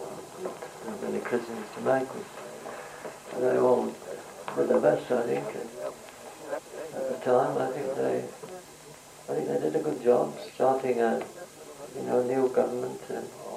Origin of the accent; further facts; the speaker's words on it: Leeds, Yorkshire and the Humber, United Kingdom; moved away as an adult; I came from Leeds and was appointed A.J. Kunanagala